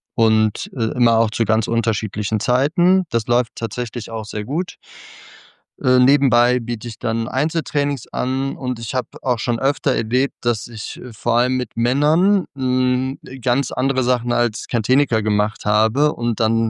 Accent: Cologne, North Rhine-Westphalia, Germany; Also ich komme aus Köln

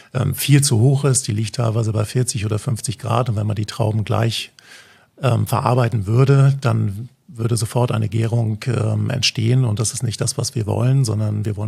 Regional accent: Flensburg, Schleswig-Holstein, Germany; born there; also born or lived in Hamburg; Ich bin, wie man das wahrscheinlich auch hört, aus Norddeutschland, gebürtiger Flensburger, aber lebe, habe die letzten 20 Jahre eigentlich in Hamburg gelebt und bin jetzt auch noch relativ neu auf der Insel, erst seit Oktober letzten Jahres.

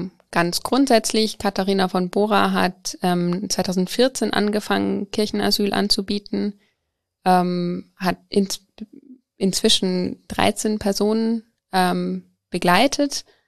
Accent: Coburg, Bavaria, Germany; ich komme eigentlich aus Coburg

